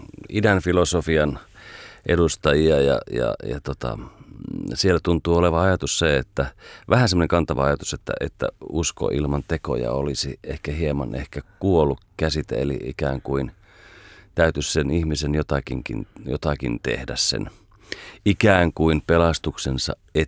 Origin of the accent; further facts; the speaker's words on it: Central Finland, Finland; minäkin olen Keski-Suomesta, niin tiedän mistä puhut